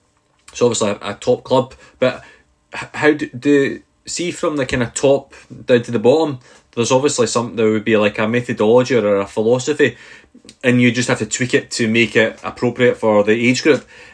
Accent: Scotland, United Kingdom; accent: Scottish; My Scottish accent doesn't help in any way.

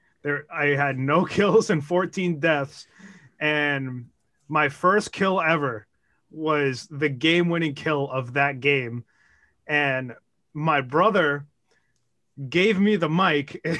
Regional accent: New York, United States; Well, I'm from Long Island. I kind of got my start in life in Nassau County.

